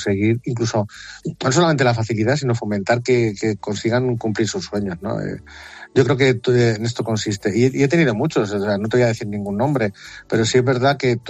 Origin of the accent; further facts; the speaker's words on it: Ciudad Real, Castilla-La Mancha, Spain; yo soy de Ciudad Real, que está a 64 kilómetros, que es la capital, y yo llevo trabajando allí 12 años